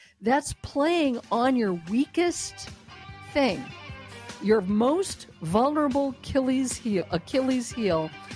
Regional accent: Colorado, United States; I'm from Colorado.

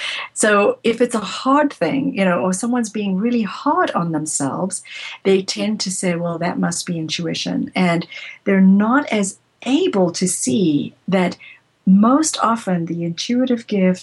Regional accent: South Africa; growing up in South Africa

